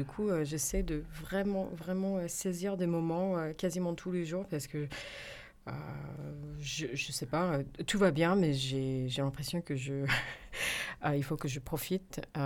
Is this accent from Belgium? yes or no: no; California, United States; French is a second language; now in Grenoble, France; à la base, je suis de Californie, mais grenobloise d'adoption depuis très longtemps.